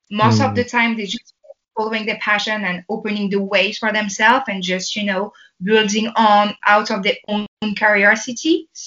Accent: France; So I grew up in France, I have a background from Portugal, I have a background from Cameroon being colonized by Portugal

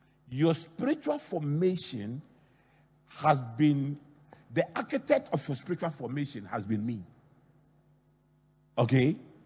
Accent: Accra, Greater Accra, Ghana; So I grew up in Adabraka. I was raised by a Methodist priest and a former teacher, an old Ekapin man who had too many laws.

